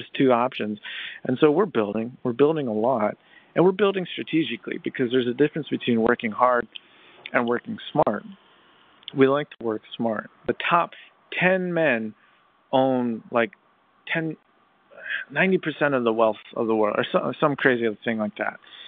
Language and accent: English; Nashville, Tennessee, United States; now in Ventura County, United States; I'm from Nashville, so I know there's a difference between Southern California and Four Seasons.